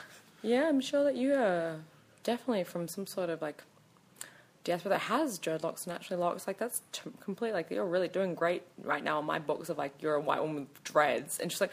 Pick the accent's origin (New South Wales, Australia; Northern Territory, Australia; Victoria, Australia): New South Wales, Australia; Sydney; I'm very fucking proud to be, say, I'm from Western Sydney.